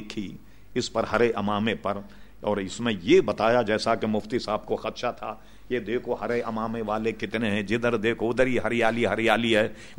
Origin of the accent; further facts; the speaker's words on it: Hyderabad, Telangana, India; میں اس لیے جانتا ہوں کہ میں حیدرآباد دکن کا ہوں, ساری چیزوں کو میں جانتا ہوں.